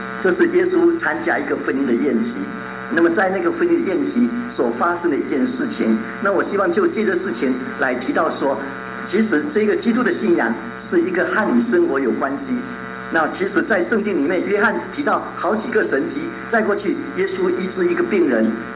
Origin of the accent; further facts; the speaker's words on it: Taiwan; 我是从台湾来的背景